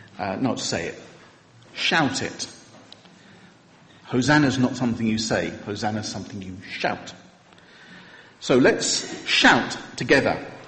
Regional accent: United Kingdom; Let's, you know, we're British. Let's not get carried away.

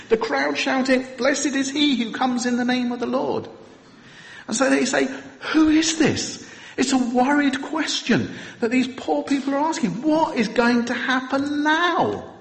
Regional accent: United Kingdom; Let's, you know, we're British. Let's not get carried away.

